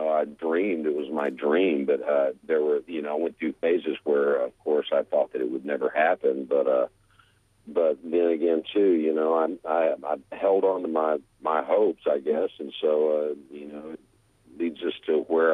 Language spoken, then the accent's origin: English; San Antonio, Texas, United States; also born or lived in Corpus Christi; Well, I grew up in San Antonio, Texas, in Corpus Christi, Texas, and then kind of moved around to various different places within Texas.